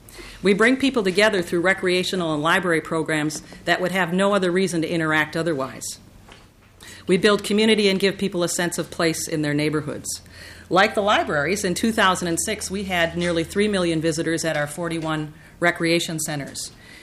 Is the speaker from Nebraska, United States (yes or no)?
no; St. Paul, Minnesota, United States; The city that I grew up in St. Paul, is very different than the one I work in now, with more than 70% of our young people children of color.